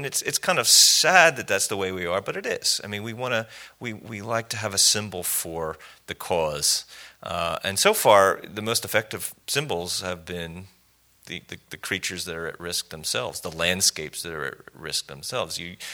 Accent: Pennsylvania, United States; I grew up in Pennsylvania. We don't call ourselves a state. We're a commonwealth.

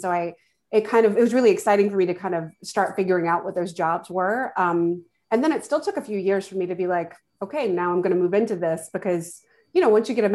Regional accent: North Carolina, United States; I'm a country girl. I'm from North Carolina.

